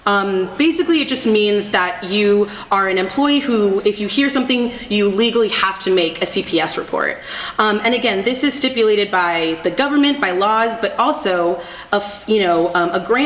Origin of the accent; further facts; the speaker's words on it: California, United States; And also, I'm from the Bay Area where homelessness is really, really rampant.